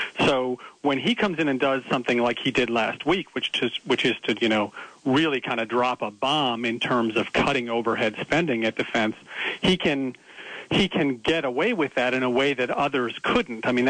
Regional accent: Minnesota, United States; I'm from Minnesota, and so I'm a fan of the Minnesota Vikings

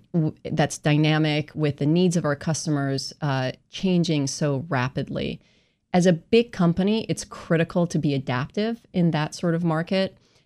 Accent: Tehran, Tehran Province, Iran; I grew up in Iran. I was born and raised in Tehran, Iran.

